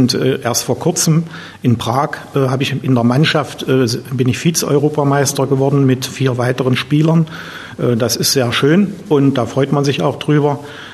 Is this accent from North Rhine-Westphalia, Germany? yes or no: no; Aschersleben, Saxony-Anhalt, Germany; born there; ich bin in Aschersleben geboren, 1956